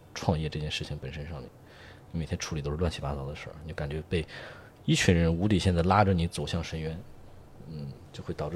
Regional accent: Liaoning, China; 我原来因为我们家是辽宁人

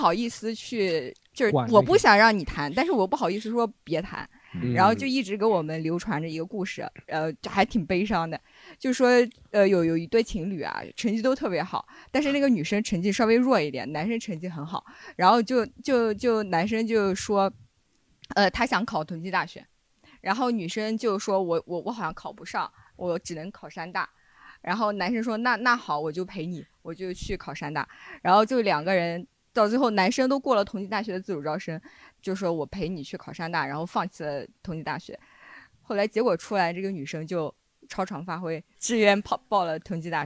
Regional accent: Shandong, China; 那个我也是15届的，但是我也是山东的，

